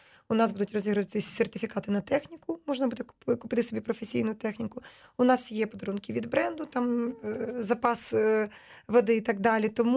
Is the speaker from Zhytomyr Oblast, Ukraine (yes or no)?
yes; Korostyshiv, Zhytomyr Oblast, Ukraine; Коростище, це моє рідне місто, і воно доволі маленьке. Там 28 тисяч населення, це 100 кілометрів звідси